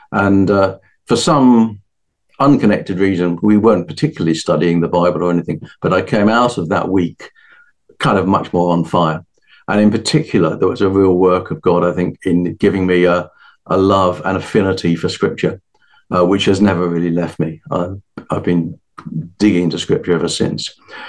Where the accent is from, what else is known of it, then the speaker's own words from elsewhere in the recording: Guildford, South East England, United Kingdom; my hometown of Guildford in Surrey